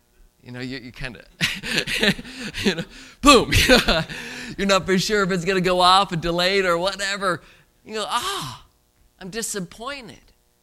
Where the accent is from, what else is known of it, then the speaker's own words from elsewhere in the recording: Indianapolis, Indiana, United States; Now, again, I grew up in Indianapolis, and so I had friends that would do detasseling